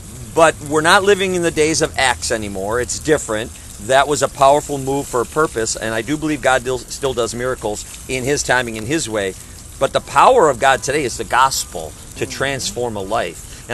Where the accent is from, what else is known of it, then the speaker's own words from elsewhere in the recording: Wisconsin, United States; We go down because we're from Wisconsin originally.